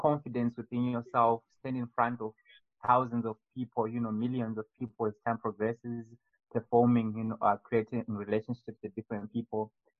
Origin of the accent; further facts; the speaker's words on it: Zimbabwe; I'm from Zimbabwe